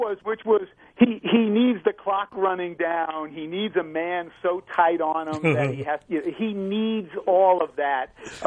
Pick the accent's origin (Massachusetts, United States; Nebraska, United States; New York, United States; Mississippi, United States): New York, United States; I was from New York. We did things a little differently.